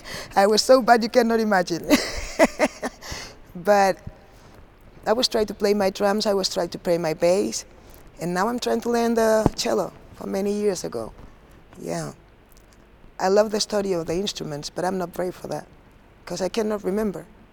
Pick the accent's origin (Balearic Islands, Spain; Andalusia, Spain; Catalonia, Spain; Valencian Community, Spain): Balearic Islands, Spain; Palma; English is a second language; Well, I come from Mallorca. I was born in Palma de Mallorca.